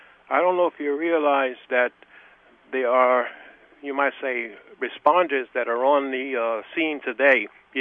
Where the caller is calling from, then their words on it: Queens, New York, United States; I'm calling from Queens.